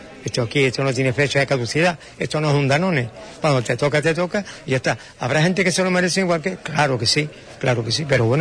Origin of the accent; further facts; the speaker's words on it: Andalusia, Spain; como andaluz que somos